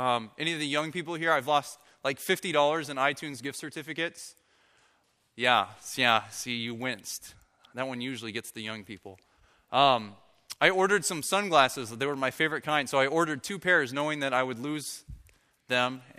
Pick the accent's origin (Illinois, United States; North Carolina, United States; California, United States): California, United States; Bakersfield; now in Sonora, United States; I grew up in Bakersfield, so I know what it's like to live in the valley.